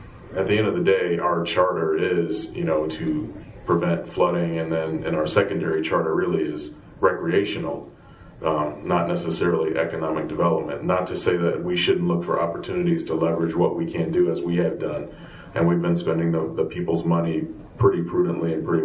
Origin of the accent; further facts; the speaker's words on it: Gary, Indiana, United States; moving things forward for the city of Gary. That's my hometown as well.